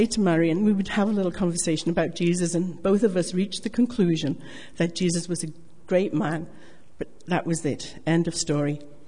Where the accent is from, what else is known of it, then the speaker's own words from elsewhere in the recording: Canada; moved away; Well, as most of you know, Mike and I emigrated from Canada in 1968.